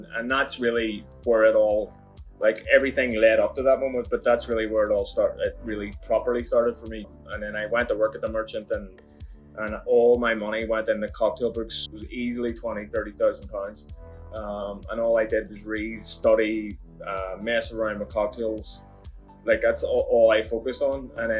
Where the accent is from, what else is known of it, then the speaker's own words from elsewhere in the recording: Belfast, Northern Ireland, United Kingdom; moved away as an adult; now in New York, United States; I'm obviously from Belfast, from Ardoyne in North Belfast, and I came to New York in 2010